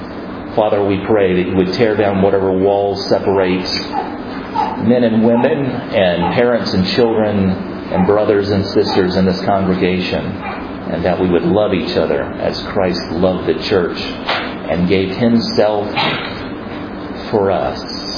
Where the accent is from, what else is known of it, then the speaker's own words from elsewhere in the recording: Florida, United States; I come from Florida, and several years ago I heard the story of a little boy who in the summertime ran out behind his house